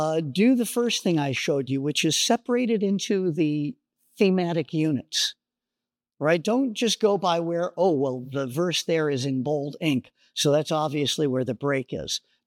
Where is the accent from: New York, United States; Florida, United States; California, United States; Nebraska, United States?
California, United States; Los Angeles; I'm from Los Angeles, California, so farming is not something I ever did.